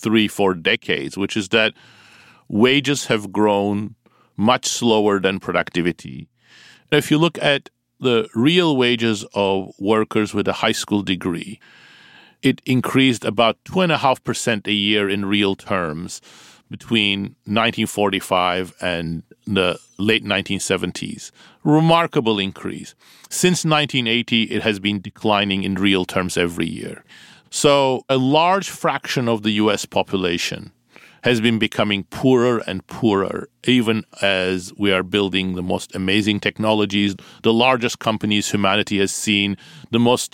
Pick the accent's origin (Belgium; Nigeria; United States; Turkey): Turkey; I grew up in Turkey.